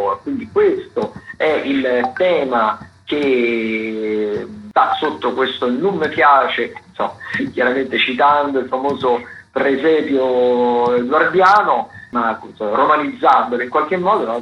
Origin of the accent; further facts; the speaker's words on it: Sicily, Italy; siamo dalla Sicilia, veniamo dalla Sicilia ovviamente